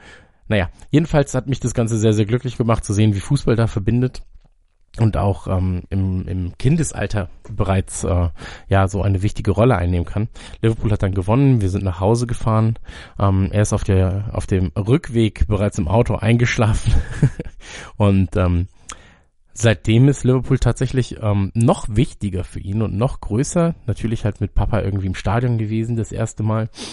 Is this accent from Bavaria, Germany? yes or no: yes; Munich, Bavaria, Germany; In München, in meiner Heimatstadt.